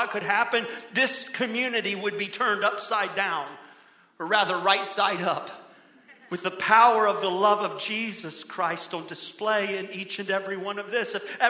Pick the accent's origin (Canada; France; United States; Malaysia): United States; Ohio; now in Florida, United States; Now, as a kid growing up in Ohio, I never quite understood the example of a lizard getting into a king's palace. But now, having lived in Florida for over 20 years, I get it.